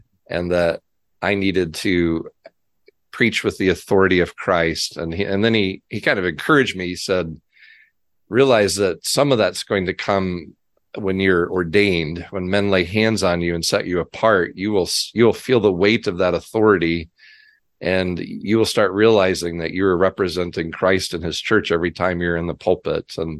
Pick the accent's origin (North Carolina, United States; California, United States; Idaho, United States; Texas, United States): North Carolina, United States; I'm a hillbilly from North Carolina, and just sometimes I mispronounce things or wrongly emphasize things.